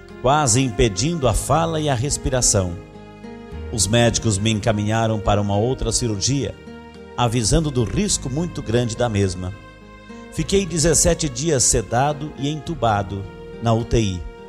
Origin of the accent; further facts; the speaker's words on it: São Bernardo do Campo, São Paulo, Brazil; sou de São Bernardo do Campo, São Paulo.